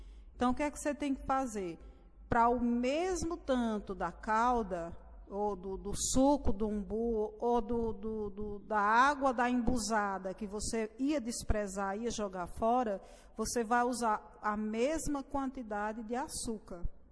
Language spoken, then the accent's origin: Portuguese; Northeast Region, Brazil; como nós nordestinos da região conhecemos.